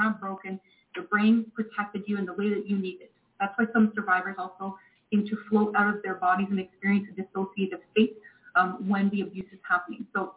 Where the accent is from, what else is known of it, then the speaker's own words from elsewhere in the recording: Canada; What were you taught in school? I grew up mostly in Canada.